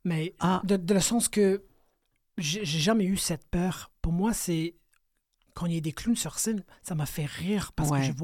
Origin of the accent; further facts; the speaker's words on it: United States; now in Canada; Moi, je viens des États-Unis, je suis désolée.